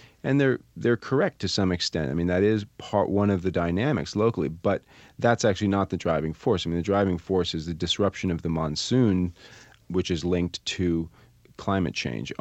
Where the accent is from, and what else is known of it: Vermont, United States